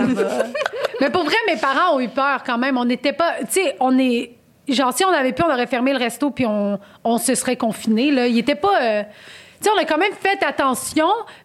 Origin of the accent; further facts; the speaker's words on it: Montreal, Quebec, Canada; also born or lived in Saint-Jean-sur-Richelieu / Blainville; j'ai grandi à Montréal jusqu'à mes 11 ans. Après, j'étais allée à Saint-Jean-sur-Richelieu pendant 2 ans.